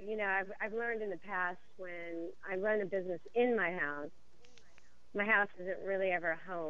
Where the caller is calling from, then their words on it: Nashville, Tennessee, United States; Nashville, Tennessee.